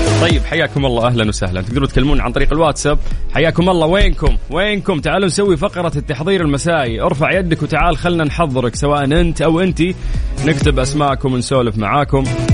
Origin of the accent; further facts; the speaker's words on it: Saudi Arabia; أوكي يعني ديرتنا مثل أي ديار كثير في العالم فيها حر، صيف